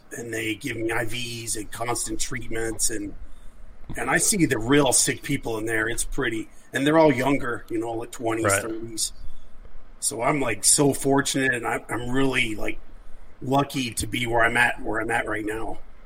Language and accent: English; Wyoming, United States; And I go, yeah, I'm from Wyoming.